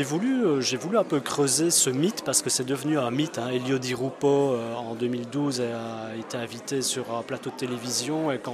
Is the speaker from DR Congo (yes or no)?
no; Liège, Wallonia, Belgium; parce que je suis liégeois et depuis des années, j'entends parler de Mitra.